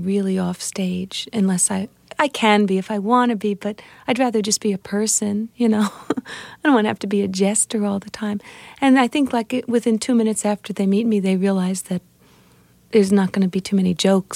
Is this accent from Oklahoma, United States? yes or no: no; Miami, Florida, United States; now in New York, United States; I've been in New York for 10 years. I grew up in Miami.